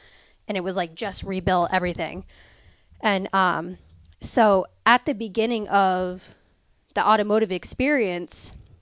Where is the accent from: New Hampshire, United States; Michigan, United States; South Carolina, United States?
New Hampshire, United States; growing up in the North Country in New Hampshire, working on, you know, four-wheeler snow machines, dirt bikes with my dad